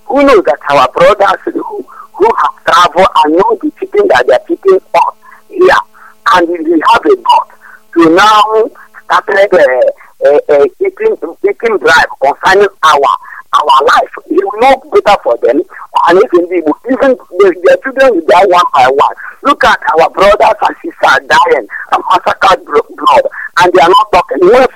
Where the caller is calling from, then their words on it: Ugocha, Nigeria; I'm coming from Ugocha in Biafra land.